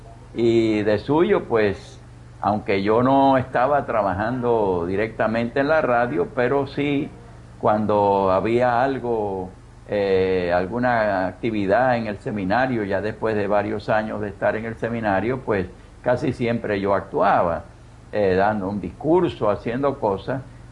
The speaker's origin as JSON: {"language": "Spanish", "region": "Camagüey", "country": "Cuba", "tie": "born or raised there", "said": "cuando iba a mi ciudad natal, a Camagüey, a pasarme las vacaciones con la familia"}